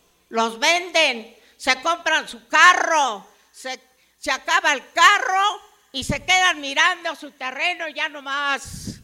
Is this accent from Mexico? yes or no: yes; Ajusco, Mexico City, Mexico; born there; yo soy aquí, de Ajusco, nacida.